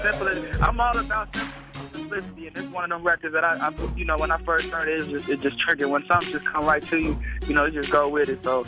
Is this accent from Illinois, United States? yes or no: yes; Chicago, Illinois, United States; I'm from Chicago